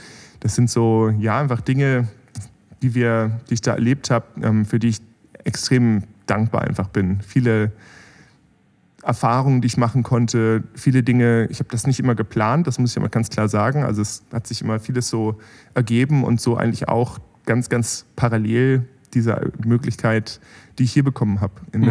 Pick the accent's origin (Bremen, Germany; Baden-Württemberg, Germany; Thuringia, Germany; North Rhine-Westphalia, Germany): Bremen, Germany; ich bin da in Bremen aufgewachsen und dann zu sagen, jetzt muss ich irgendwie nach Berlin und muss mir das hier angucken.